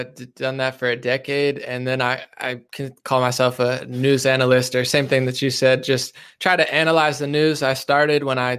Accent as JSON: {"language": "English", "region": "New Jersey", "country": "United States", "tie": "born or raised there", "said": "Yeah, I'm from New Jersey, born and raised"}